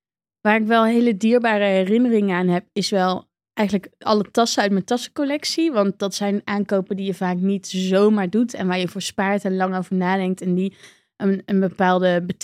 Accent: North Brabant, Netherlands; Ik kom natuurlijk uit Brabant.

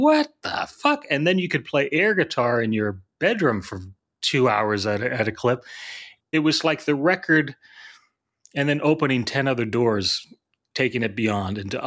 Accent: New England, United States; I grew up in Boston, Hampton Beach. So semi-trashy beachfront area.

